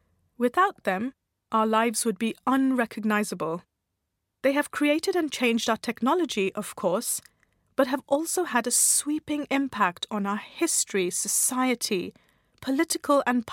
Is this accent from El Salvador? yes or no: no; India; Growing up in India, I saw my television taken apart when the picture ended up with black lines across it.